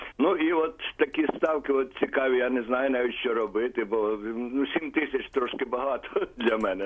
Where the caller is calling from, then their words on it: Ivano-Frankivsk, Ivano-Frankivsk Oblast, Ukraine; Я з Івано-Франківська